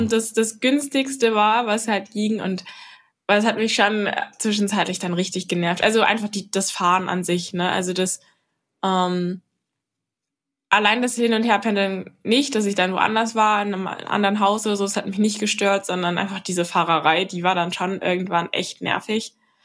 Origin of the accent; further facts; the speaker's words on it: Kladow, Berlin, Germany; Und sonst bei uns daheim in Klado gibt es halt auch super viele Laufmöglichkeiten an der Havel.